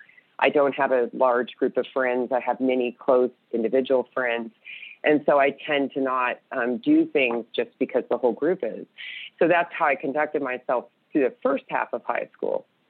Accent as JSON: {"language": "English", "region": "California", "country": "United States", "tie": "born or raised there", "said": "I grew up in California in a very small town."}